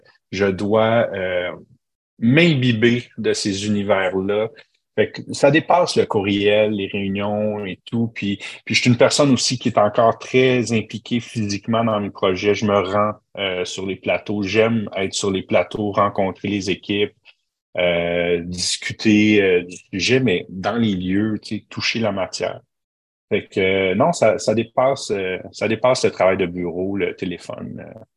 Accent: Montreal, Quebec, Canada; Je suis né à Montréal. J'ai vécu les premières années de ma tendre enfance à Montréal. Et quand on est déménagé sur la Rive-Sud, je me suis toujours défini plus comme un Montréalais

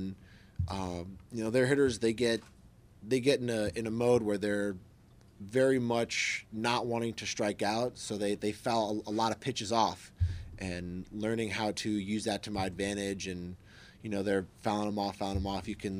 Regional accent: Jupiter, Florida, United States; my mom grew up here before she moved down to Jupiter, and then, you know, I grew up in Jupiter going to the spring training games

